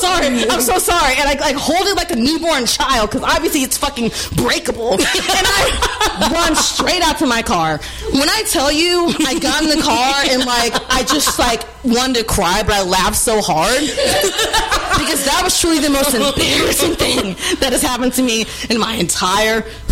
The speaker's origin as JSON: {"language": "English", "region": "Texas", "country": "United States", "said": "I like to party. Again, I am from Texas."}